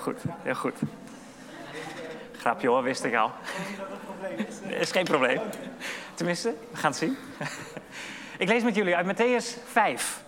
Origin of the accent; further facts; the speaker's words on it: Drachten, Friesland, Netherlands; Ik ben opgegroeid in Drachten.